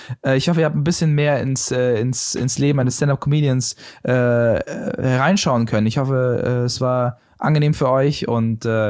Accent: Berlin, Germany; ich komme aus der Gegend, also Reinickendorf, also so Wedding Reinickendorf, so Franz-Neumann-Platz

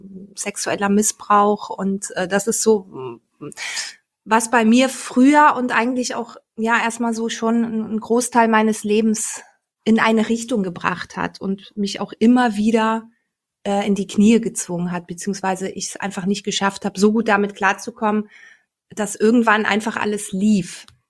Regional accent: Belgium; now in Germany; Also ich bin in Belgien aufgewachsen und bin dann zu meinem Vater nach Deutschland gegangen.

